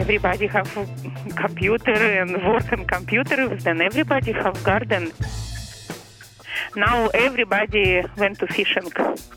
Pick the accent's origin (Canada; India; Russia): Russia; English is a second language; now in Nikolaevsk, United States; I'm originally from Russia. I live in Russian village Nikolaevsk, just 9 miles east from Anchor Point.